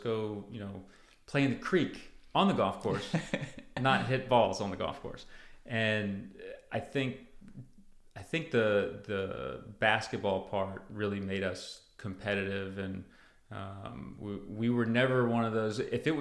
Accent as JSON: {"language": "English", "town": "Travelers Rest", "region": "South Carolina", "country": "United States", "tie": "born or raised there", "said": "we grew up in Travelers Rest, and you know, there's almost no traffic."}